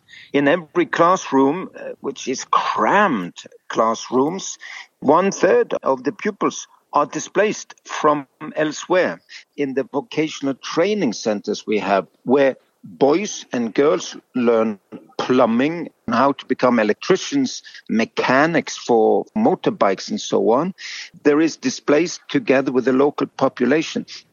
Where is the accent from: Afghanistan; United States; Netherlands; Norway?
Norway; doesn't really trickle down to the population as they would in my home country, Norway.